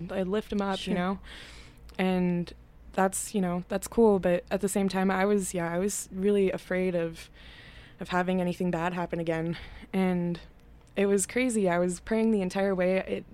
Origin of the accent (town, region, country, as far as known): Alaska, United States; born or raised there